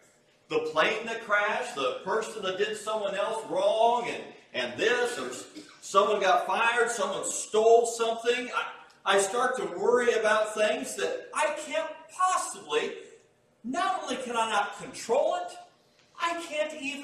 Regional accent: West Lafayette, Indiana, United States; I grew up outside of West Lafayette, thusly my Purdue affiliation and everything, and I went there. I spent my 5 years there, married a woman from there.

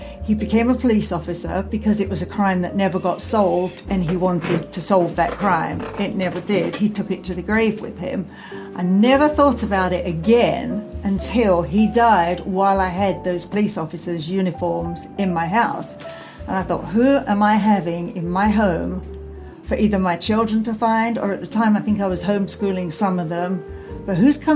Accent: United Kingdom; As a Brit.

